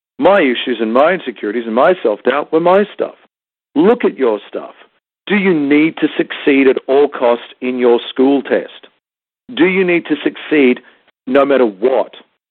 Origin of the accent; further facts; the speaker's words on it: Australia; also born or lived in Spain / Mexico; I lived in England. I lived in Spain. I lived in Mexico. I lived in the Caribbean. I lived in Cozumel. I lived in Puerto Vallarta. I grew up in Australia. I've traveled around the world.